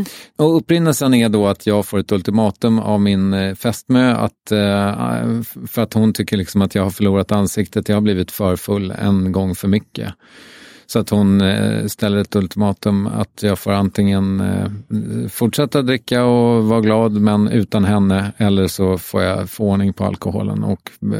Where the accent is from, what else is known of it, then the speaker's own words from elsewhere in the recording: Strängnäs, Södermanland, Sweden; moved away as an adult; also born or lived in Malmö; now in Stockholm, Sweden; så är ju jag kommer från Strängnäs. Jag flyttade därifrån när jag var 19, trodde att jag skulle bli skådis.